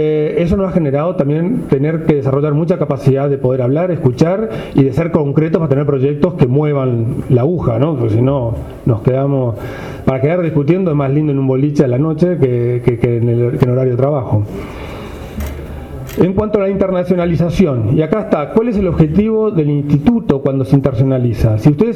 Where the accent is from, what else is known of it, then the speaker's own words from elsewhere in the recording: Uruguay; como uruguayo no le tengo absolutamente miedo ninguno